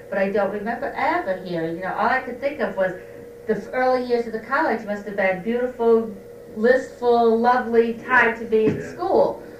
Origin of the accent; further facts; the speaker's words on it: Danbury, Connecticut, United States; well, we're from Western Connecticut. And they go, where's that? You know, we'd say, Danbury.